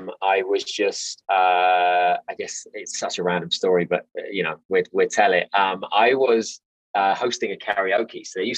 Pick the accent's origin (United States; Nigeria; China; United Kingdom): United Kingdom; Hastings, South East England; But yeah, I'm from Hastings, which is outside of Battle. So lots of castles, the seaside. Proper kind of English upbringing.